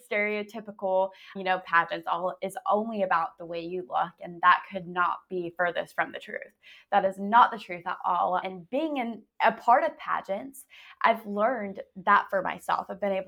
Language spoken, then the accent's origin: English; North Carolina, United States; growing up in Johnston County has been great.